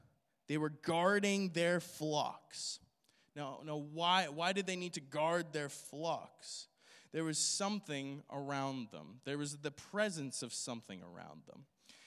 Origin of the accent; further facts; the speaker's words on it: Alberta, Canada; but I come from Alberta, so this is like nothing.